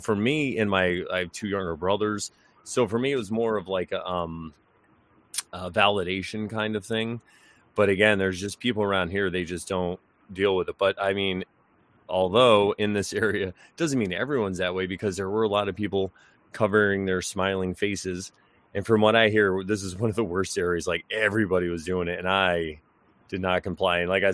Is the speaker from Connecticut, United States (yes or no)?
yes; Connecticut, United States; it's like I grew up in Connecticut, and I don't know if it's because we were close to New York City, but not exactly New York or what, just this proximity.